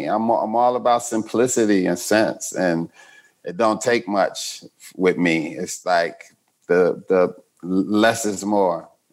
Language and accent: English; Chicago, Illinois, United States; Chicago, Southside.